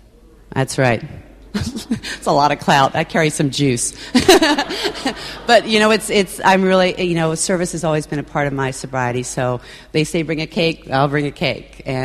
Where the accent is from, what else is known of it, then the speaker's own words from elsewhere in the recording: East Berlin, Pennsylvania, United States; I grew up in East Berlin, Pennsylvania, which, you know, you need a magnifying glass to find that one on the map, but it's really lovely.